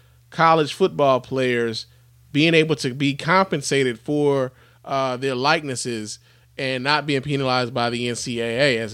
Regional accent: Chicago, Illinois, United States; from the time I was little, it was White Sox because I was from the South Side.

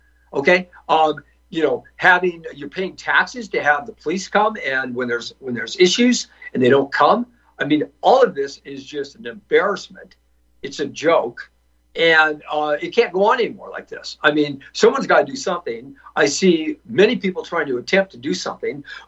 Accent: Portland, Oregon, United States; I grew up in Portland. People in Oregon is absolutely gorgeous. And Portland used to be absolutely gorgeous.

